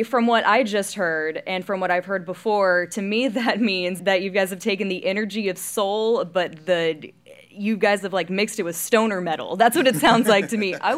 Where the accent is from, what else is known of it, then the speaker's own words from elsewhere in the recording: Midlothian, Texas, United States; I'm from the country. I'm from Midlothian, Texas.